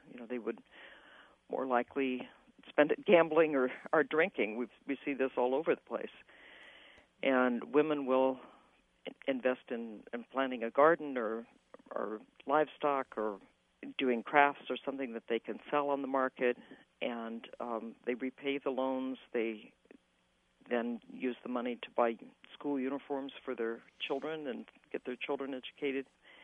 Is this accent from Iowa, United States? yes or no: yes; Denison, Iowa, United States; Well, I'm very proud of my Iowa roots. I was born and raised in Denison, and we still own a farm in Iowa, my husband and I, and visit often.